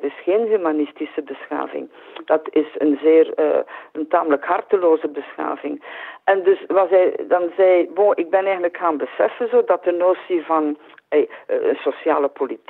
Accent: Harelbeke, West Flanders, Belgium; Ja, ik ben opgegroeid in Haarlembeke bij Kortrijk, waar ik naar school ben gegaan, voor het middelbaar in het uitstekende lyceum Ons Lieve Vrouw van Vlaanderen. Mijn vader was directeur van de plaatselijke gemeenteschool van Haarlembeke.

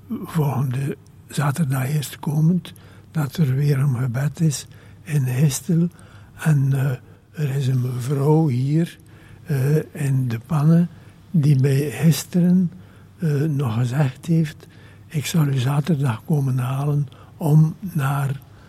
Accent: Sint-Andries, West Flanders, Belgium; ik ben afkomstig van Sint-Andriesbrugge. En dat is heel dicht bij waar die 2 paters wonen.

